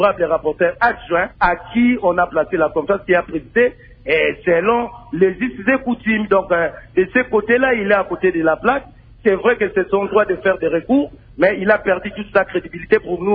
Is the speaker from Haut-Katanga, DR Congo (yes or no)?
no; Lukula, Kongo Central, DR Congo; je suis de Lukula, pas de Lukala.